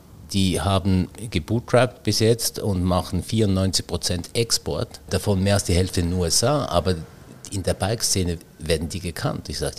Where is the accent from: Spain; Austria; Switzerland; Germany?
Switzerland; als Schweizer